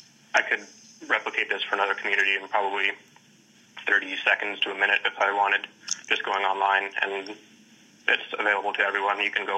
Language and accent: English; Thunder Bay, Ontario, Canada; So growing up in Thunder Bay, I always knew that I could only make more money if I left.